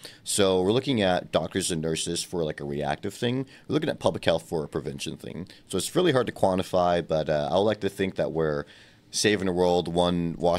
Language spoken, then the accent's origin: English; Texas, United States; now in Washington, United States; No, I'm not from Washington. I'm from the best state ever, Texas. And I came to Washington, never been here before.